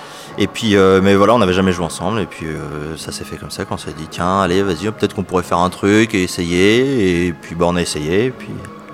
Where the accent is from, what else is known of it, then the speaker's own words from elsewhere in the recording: Brittany, France; je suis breton et dans ma famille on m'appelait toujours